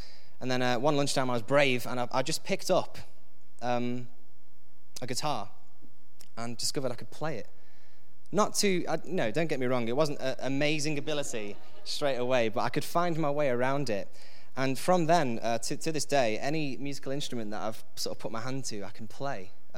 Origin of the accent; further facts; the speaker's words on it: Stafford, West Midlands, United Kingdom; because I'm from Stafford, by the way, I should have probably mentioned that. It's a small town in north of here, about an hour north, underneath Stoke.